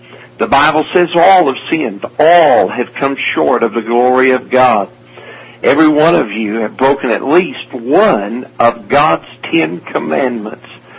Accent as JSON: {"language": "English", "town": "Dallas", "region": "Texas", "country": "United States", "tie": "born there", "said": "I was born on March the 1st, 1949, in Dallas, Texas"}